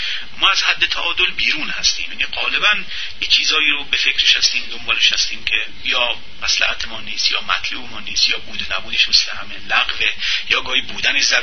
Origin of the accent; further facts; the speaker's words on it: Iran; به اعتبار اینکه ما ایرانی هستیم